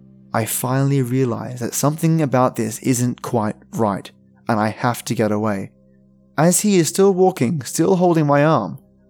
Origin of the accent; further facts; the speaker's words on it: Wolverhampton, West Midlands, United Kingdom; I grew up in Wolverhampton, in the West Midlands, UK. I was 12 years old